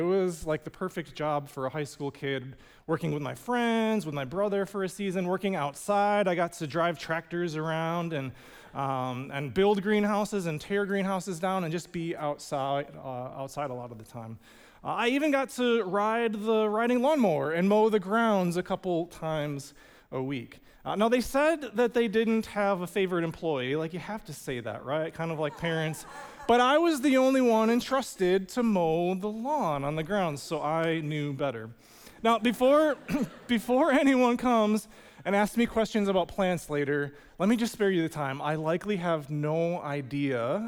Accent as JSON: {"language": "English", "town": "Waunakee", "region": "Wisconsin", "country": "United States", "tie": "born or raised there", "said": "Growing up in Wanakee, I worked a couple different jobs as a soccer referee and then at the Piggly Wiggly grocery store really briefly."}